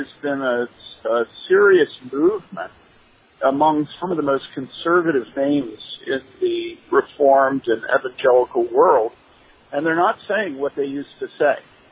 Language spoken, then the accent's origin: English; Wheaton, Illinois, United States; And I think when I was growing up in Wheaton, it showed up with fornication.